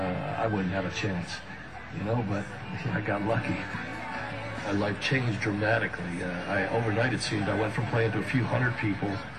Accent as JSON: {"language": "English", "town": "Cleveland", "region": "Ohio", "country": "United States", "tie": "born or raised there", "said": "I was on my way back to my hometown, Cleveland, Ohio."}